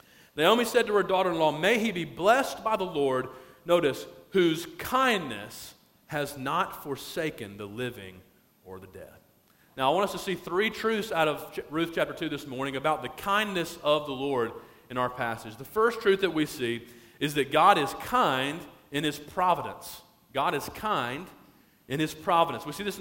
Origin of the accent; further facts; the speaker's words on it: Alabama, United States; also born or lived in Louisville, Kentucky / Indiana; most of you probably know that Melissa and I grew up in the South. We grew up in Alabama, and but then we moved off after we got married to Louisville, Kentucky, where we lived for around 6 years